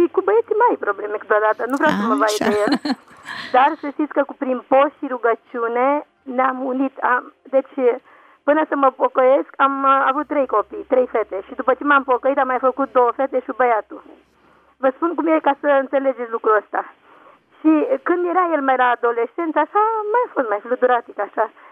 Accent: Voluntari, Ilfov, Romania; sunt din Voluntari

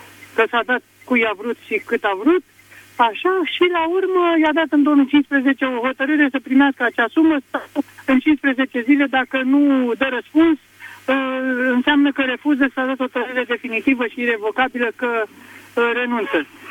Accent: Craiova, Dolj, Romania; vă sunt din Craiova.

